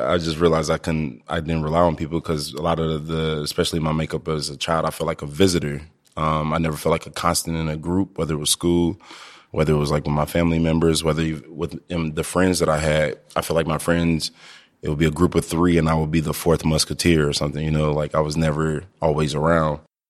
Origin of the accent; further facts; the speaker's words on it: Ferguson, Missouri, United States; because I grew up in Ferguson.